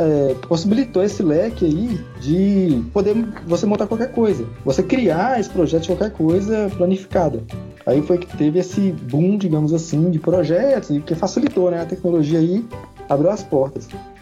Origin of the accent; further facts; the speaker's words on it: Montes Claros, Minas Gerais, Brazil; sou de Minas Gerais, aqui. O Eric também é de Minas, de Betim, eu sou de Montes Claros. O Eric fica pertinho da capital, eu fico mais longe.